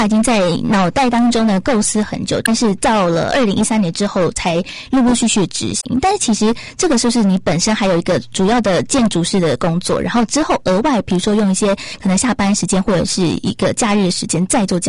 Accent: Xinzhuang, New Taipei, Taiwan; 我自己本身呢是在新庄老街出生的，那老街的特色呢就是有非常多的庙宇

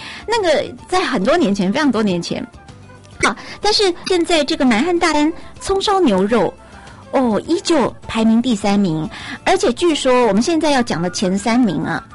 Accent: Taiwan

